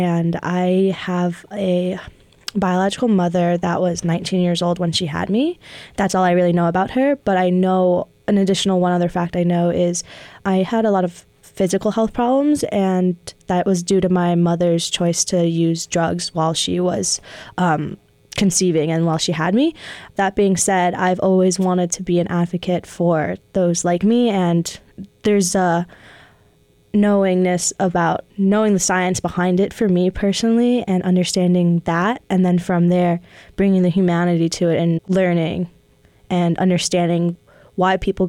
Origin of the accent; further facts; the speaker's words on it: Russia; I say I'm from Russia and that's really all I know.